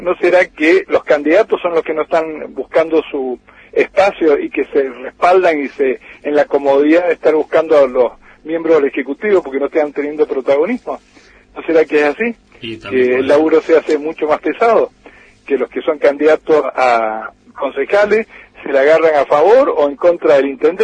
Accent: Mendoza, Argentina

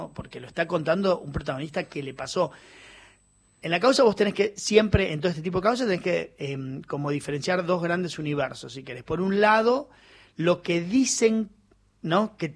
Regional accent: La Pampa, Argentina; Yo soy de La Pampa, un poco gente, familia de laburo de La Pampa

